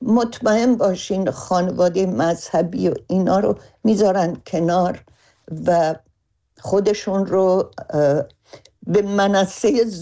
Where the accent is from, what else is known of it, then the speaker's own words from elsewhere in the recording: Iran; در آینده وضعیت زندگی در ایران برای من و امثال من که بیرون از ایران هستیم فراهم باشه